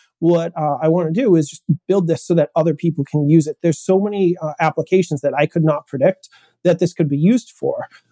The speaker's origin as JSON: {"language": "English", "region": "Massachusetts", "country": "United States", "said": "I have an ID that's been issued from my home state of Massachusetts"}